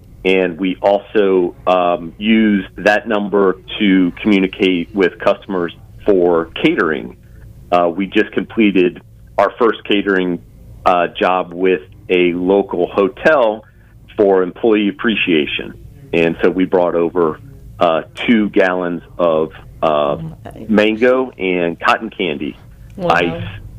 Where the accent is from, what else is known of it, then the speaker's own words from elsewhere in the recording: Clearwater, Florida, United States; my wife and I, we grew up here in the Pinellas County area, specifically Clearwater.